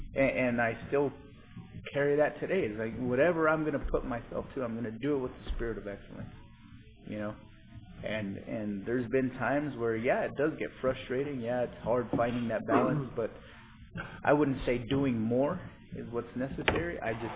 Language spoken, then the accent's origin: English; United States; I think it's because we're American. More is better. It's a mindset that we have, that we grew up with, right?